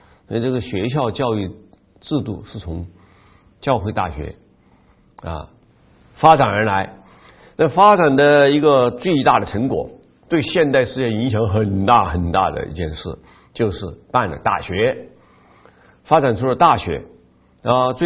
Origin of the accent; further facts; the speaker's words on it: China; 就是我们中国人不是很了解的很生疏的